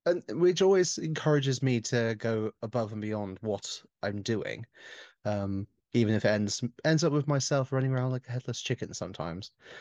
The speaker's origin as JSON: {"language": "English", "region": "England", "country": "United Kingdom", "said": "I'm an English author and comic book writer"}